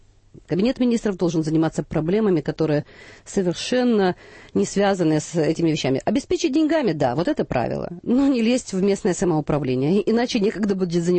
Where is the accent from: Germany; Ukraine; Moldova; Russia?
Ukraine; Я лично, как украинка, не готова еще к передаче своего суверенитета